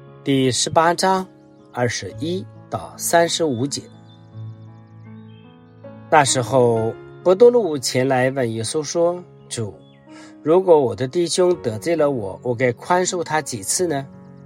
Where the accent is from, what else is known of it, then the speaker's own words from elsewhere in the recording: China; 所以我们中国人说有再一再二，没有再三再四。